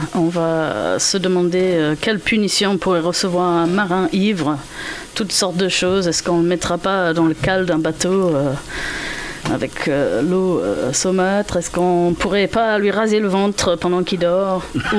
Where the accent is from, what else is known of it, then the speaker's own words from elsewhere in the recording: Manchester, North West England, United Kingdom; French is a second language; now in France; Je viens de Manchester, au nord de l'Angleterre.